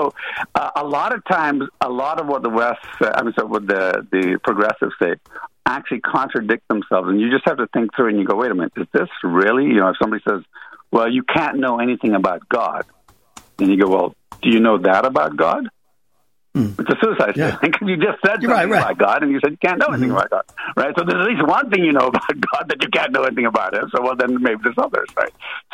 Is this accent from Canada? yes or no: no; Ethiopia; also born or lived in Ghana / Sudan / Yemen / Jamaica; So my background is I was born in Africa, in Ghana, and grew up in Ethiopia and Sudan and Yemen and Jamaica.